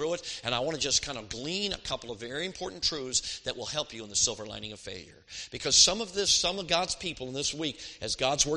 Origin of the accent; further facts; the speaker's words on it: Chicago, Illinois, United States; I grew up in Chicago. I hate to admit it, but I'm a Chicago fan and everything.